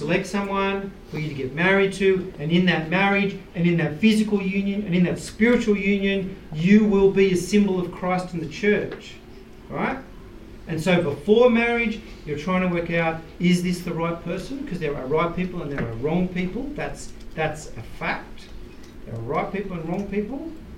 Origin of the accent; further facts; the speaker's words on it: Sydney, New South Wales, Australia; born there; I'm going to remind all of you here, I was born in Australia.